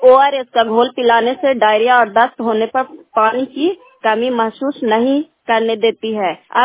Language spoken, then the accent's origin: Hindi; Bara Gaon, Bihar, India; मैं नालंदा जिले के हरनौत प्रखंड बड़ा गाँव के रहने वाली हूँ